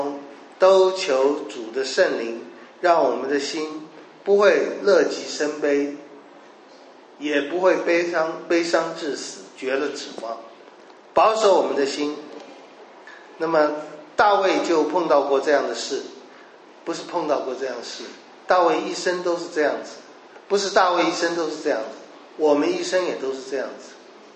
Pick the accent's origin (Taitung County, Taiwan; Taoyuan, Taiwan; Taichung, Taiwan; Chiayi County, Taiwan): Taichung, Taiwan; 我很小的时候在台中，我们家有养鸡，也有老鹰会来抓小鸡